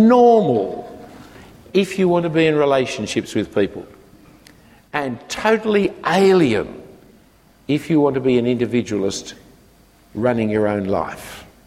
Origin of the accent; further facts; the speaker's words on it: Australia; Because we are Australian wealthy individualists, more and more people are failing to understand the importance of churching together.